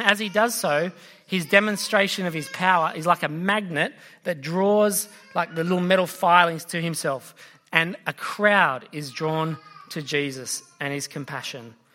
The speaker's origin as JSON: {"language": "English", "town": "Sydney", "region": "New South Wales", "country": "Australia", "tie": "born or raised there", "said": "I grew up in Sydney, in the city, in the inner city of Sydney."}